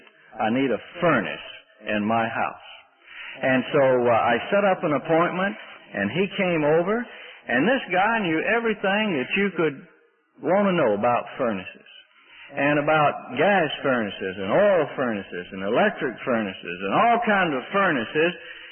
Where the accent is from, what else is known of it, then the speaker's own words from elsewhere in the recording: Mississippi, United States; now in Canada; I think just out of courtesy for some of you who wonder what I'm doing from Mississippi in Ontario